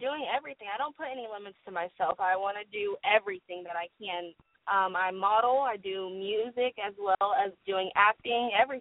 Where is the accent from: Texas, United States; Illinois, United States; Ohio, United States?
Texas, United States; Houston; I am. I'm from Houston, Texas, H-Town.